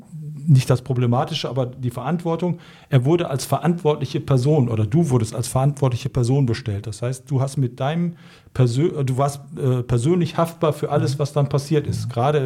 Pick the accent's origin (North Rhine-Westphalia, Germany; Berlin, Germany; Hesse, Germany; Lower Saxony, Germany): North Rhine-Westphalia, Germany; Voerde; Ich bin also in Förde aufgewachsen und in Förde auch zur Schule gegangen